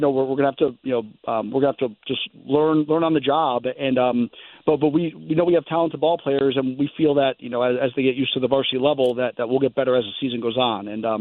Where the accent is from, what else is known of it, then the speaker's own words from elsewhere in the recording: Darien, Connecticut, United States; you've covered me since I was a ball player growing up in Darien.